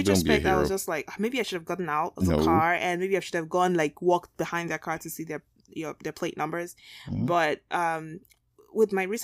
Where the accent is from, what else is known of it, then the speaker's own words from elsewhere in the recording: Nigeria; now in United States; that was definitely the first place I came to from Nigeria.